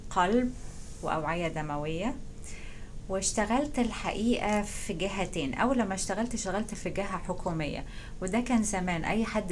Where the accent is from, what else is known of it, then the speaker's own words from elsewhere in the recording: Cairo, Cairo Governorate, Egypt; moved away as an adult; now in United States; أنا تولدت 1954 في القاهرة، درست في كل الدراسة ابتدائي اعدادي ثانوي المدرسة في القاهرة، وبعدين اتخرجت ودرست في جامعة عين شمس كلية الطب.